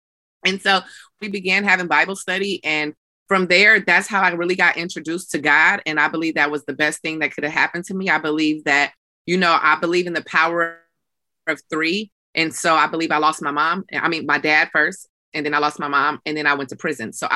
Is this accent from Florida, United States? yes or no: no; San Francisco, California, United States; because I grew up in San Francisco housing projects, Valencia Gardens to be exact.